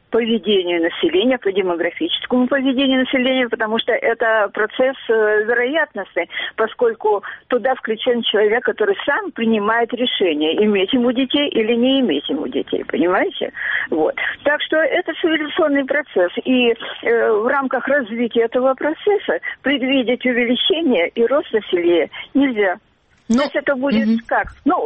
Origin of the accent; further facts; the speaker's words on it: Russky Island, Primorsky Krai, Russia; born there; я родилась в России, кстати, на военно-морской базе тоже, на острове Русский, в военно-морском госпитале, где мой отец был начальником хирургии.